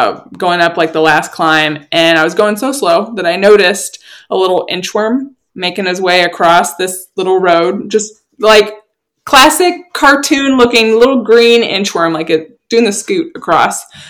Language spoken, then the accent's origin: English; Florida, United States; also born or lived in Chicago; and I'm from Florida, so like the heat is just in me from experiencing that my entire life, minus the 10 years in Chicago.